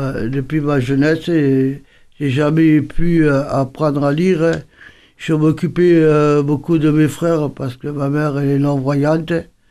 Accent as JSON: {"language": "French", "town": "Colomiers", "region": "Occitanie", "country": "France", "tie": "born or raised there", "also_born_or_lived": "Toulouse", "said": "Oui, je suis toulousaine, bonjour. Je suis née à Toulouse. Et j'ai grandi à Colomiers depuis maintenant, il y a 8 ans que j'habite à Cassané."}